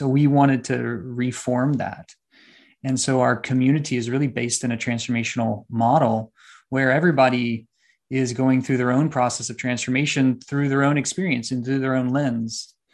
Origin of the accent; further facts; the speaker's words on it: San Antonio, Texas, United States; Right now I'm in Austin, Texas, back home. I'm from San Antonio in Austin.